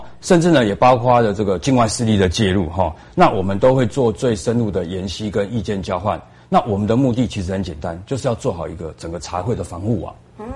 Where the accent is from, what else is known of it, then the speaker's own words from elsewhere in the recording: Taiwan; 那我想身为台湾人民都知道我们都是要循民主的投票方式来决定我们国家的未来